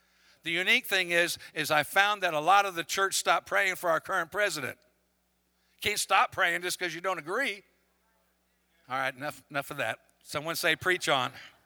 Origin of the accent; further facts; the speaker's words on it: Haiti; now in Florida, United States; I said, I'm from Florida. I didn't tell her Haiti. I didn't even get into that part of the story.